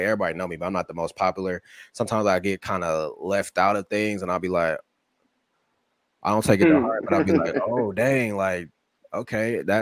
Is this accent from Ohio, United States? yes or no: yes; Columbus, Ohio, United States; Yeah, born and raised in Columbus, Ohio.